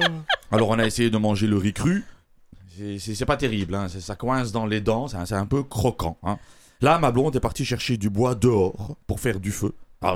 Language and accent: French; Belgium; Je suis belge.